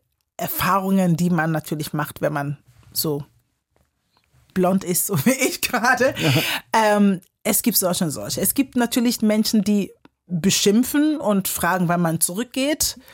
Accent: Kiel, Schleswig-Holstein, Germany; in dem Sinne können die sagen, ich bin aus Kiel.

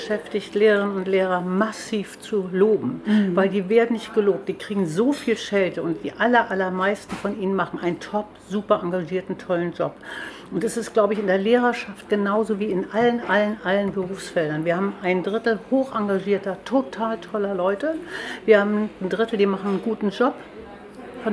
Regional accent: Lüchow, Lower Saxony, Germany; Ich sage immer, ich bin in Lüchow aufgewachsen, Lüchow-Dannenberg.

